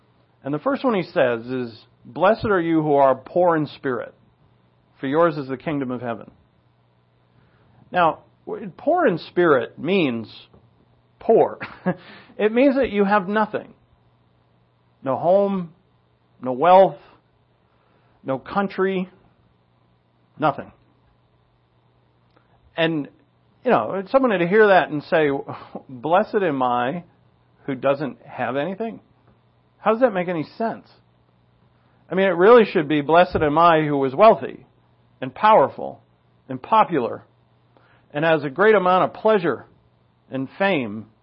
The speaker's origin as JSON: {"language": "English", "country": "United States", "said": "I have a country. I'm an American."}